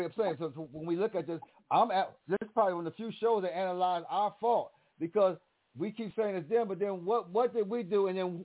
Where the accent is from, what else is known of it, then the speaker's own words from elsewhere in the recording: Miami, Texas, United States; I'm from Miami, Texas.